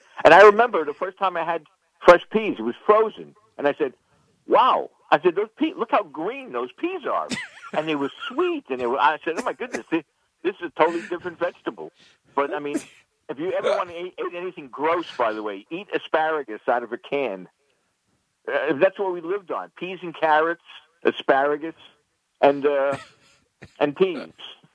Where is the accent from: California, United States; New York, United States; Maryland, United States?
New York, United States; New York City; the place where we used to buy our food when I was growing up in Bensonhurst, when I was a kid, was Key Food.